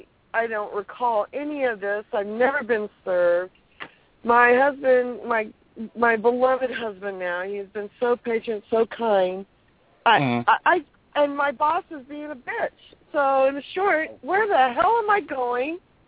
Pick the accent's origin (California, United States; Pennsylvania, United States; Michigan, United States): California, United States; I am California girl. Yes.